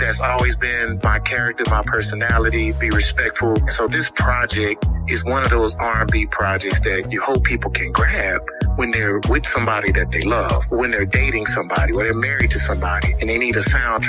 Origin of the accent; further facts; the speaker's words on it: Tuscaloosa, Alabama, United States; I grew up in Tuscaloosa, Alabama, in the church.